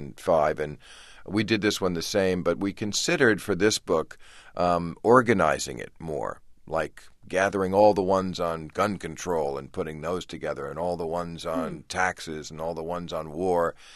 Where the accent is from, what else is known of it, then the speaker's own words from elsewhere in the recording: Ireland; I'm Irish, you know. Irish people get mad at anything.